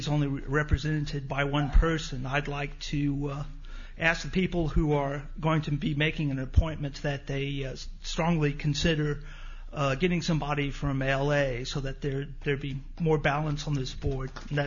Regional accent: Houston, Texas, United States; from Houston.

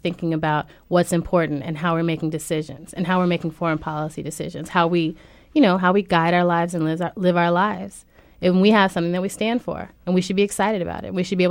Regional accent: California, United States; I was visiting my family in Puerto Rico during the 2000 election. I'm Puerto Rican, but I'm from California, so I was not prepared for the way my people put on an election.

